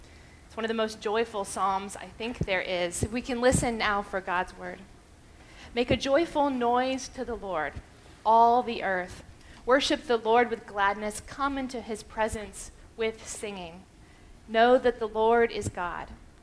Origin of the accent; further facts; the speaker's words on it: Dade City, Florida, United States; Now, I grew up in Dade City, which to me is the South, and you wave.